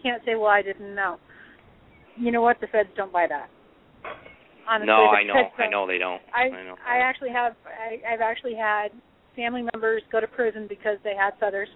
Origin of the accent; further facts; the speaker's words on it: South Dakota, United States; Obviously, I'm from South Dakota, and I love my home state.